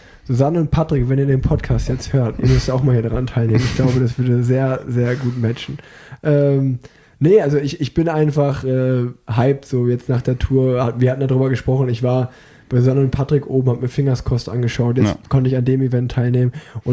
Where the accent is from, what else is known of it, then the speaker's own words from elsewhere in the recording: Unna, North Rhine-Westphalia, Germany; born there; weil ich bin geboren in Unna und habe mir halt gesagt, so, eigentlich, Unna ist so an der Grenze vom Ruhrgebiet